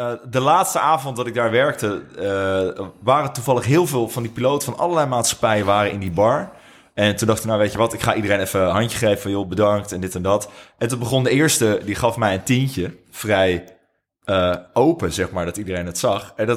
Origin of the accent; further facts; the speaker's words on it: Leiden, South Holland, Netherlands; En dat was eigenlijk mijn echte eerste baantje buiten Leiden, waar ik vandaan kom.